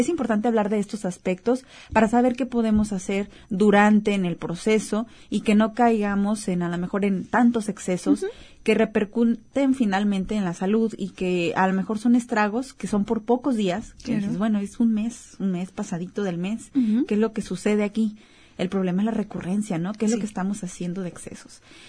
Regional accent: Mexico; Porque generalmente nosotros como mexicanos siempre tenemos presente la bebida

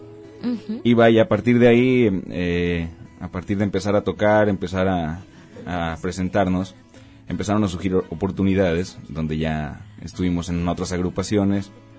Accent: Autlán, Jalisco, Mexico; Es correcto, soy nacido aquí, y pues bueno, aunque ahorita estoy viviendo en otros lados, somos de aquí de Autlán

